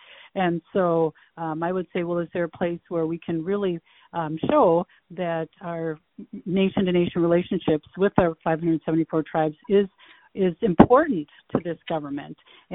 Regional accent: United States; And really, as an American, you know

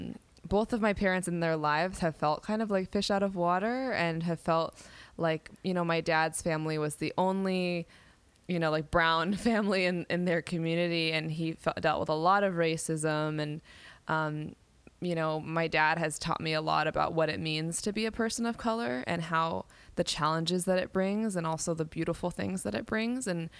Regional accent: New York City, New York, United States; You know, I'm born and raised in New York City.

